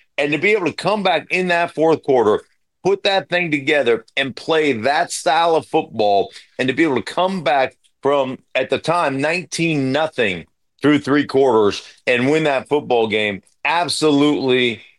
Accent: Alaska, United States; growing up in Alaska as a dyslexic kid, it's intimidating.

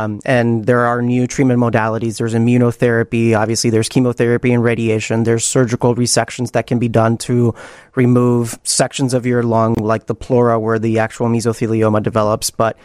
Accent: Puerto Rico; moved away as an adult; now in Chicago, United States; So I'm originally from Puerto Rico, and I lived there my whole life, did undergrad there, did medical school there, and then I moved to Chicago to do law school.

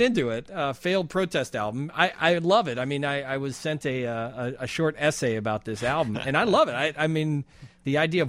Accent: Chicago, Illinois, United States; I wanted to make it just me in Chicago tonight. Yeah. I said, well, with me in my hometown.

